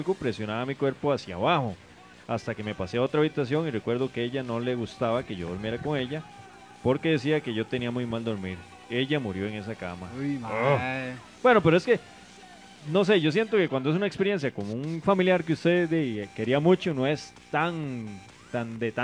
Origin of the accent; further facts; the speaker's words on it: Cinchona, Alajuela, Costa Rica; Porque nosotros somos de Cinchona.